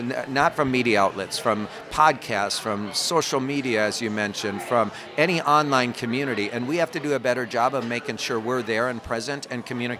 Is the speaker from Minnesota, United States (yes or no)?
yes; Minnesota, United States; I have to because I'm from Minnesota, right?